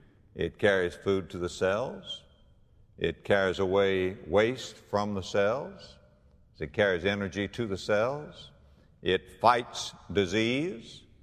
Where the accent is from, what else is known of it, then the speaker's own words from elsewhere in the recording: West Palm Beach, Florida, United States; just go, go to my hometown of West Palm Beach, Florida, cross the bridge, go over to Palm Beach